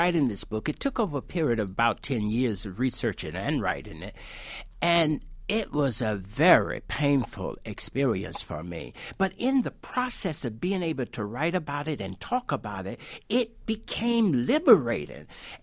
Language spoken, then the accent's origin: English; Southern US, United States; I grew up in the South, and lynching was a prominent reality during that time, and my father was threatened to be lynched.